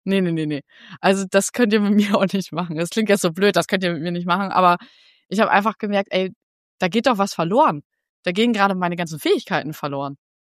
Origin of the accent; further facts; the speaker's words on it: Delmhorst, Lower Saxony, Germany; ich komme hier aus Delmhorst. So ein kleines Kaff neben Bremen